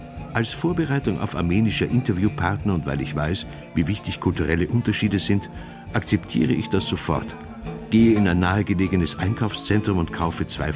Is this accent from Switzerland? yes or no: yes; Switzerland; Ich kann mir das nicht ganz gut vorstellen als Schweizer.